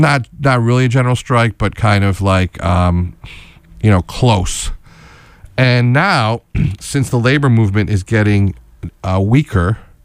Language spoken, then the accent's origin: English; Schenectady, New York, United States; I'm from Schenectady.